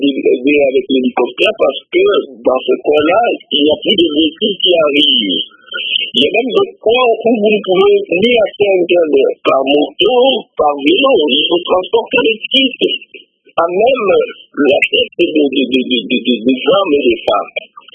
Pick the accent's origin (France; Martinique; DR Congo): DR Congo; Équateur; Moi-même, je viens de la province de l'Équateur, où j'ai vu les contraintes sur le terrain